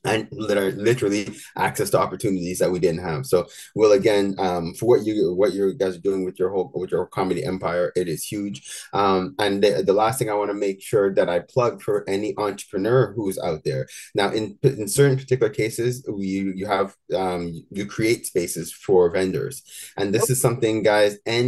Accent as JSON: {"language": "English", "town": "Montreal", "region": "Quebec", "country": "Canada", "tie": "born or raised there", "said": "like Will and I grew up in the West Island"}